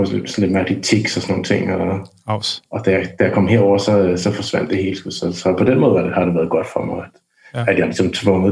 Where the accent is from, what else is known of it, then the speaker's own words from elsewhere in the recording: Haskov, Capital Region of Denmark, Denmark; Jeg voksede op i Haskov by uden for København